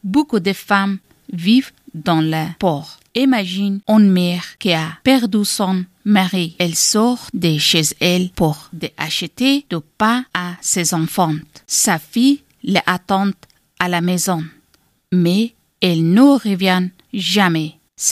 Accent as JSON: {"language": "French", "country": "Afghanistan", "moved": "yes", "lives_now": "France", "said": "je viens d'Afghanistan. Quand je suis arrivée en France"}